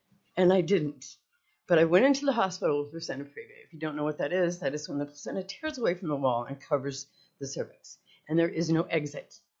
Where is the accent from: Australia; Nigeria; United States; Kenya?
United States; Juneau, Alaska; I was born here in Juneau, born and raised here.